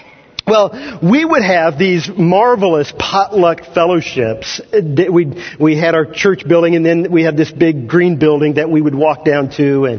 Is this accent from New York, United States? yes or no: no; Kansas, United States; now in Indiana, United States; Now, here in Indiana, we have pitch-ins. But where I grew up in Kansas, we had potluck fellowships, okay?